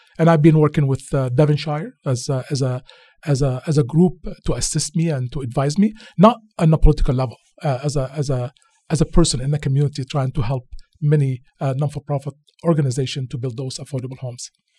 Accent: Beirut, Beirut Governorate, Lebanon; now in London, Canada; Believe it or not, I came from Lebanon. Beirut's safer than London, Ontario

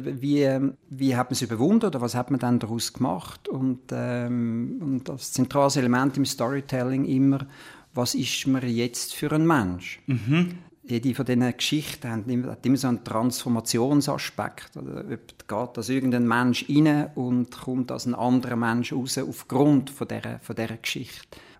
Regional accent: Switzerland; born there; ich bin hier in der Schweiz geboren, als Kind von meinem Vater aus Ungarn, Mutter aus Deutschland. Die haben sich hier in der Schweiz kennengelernt.

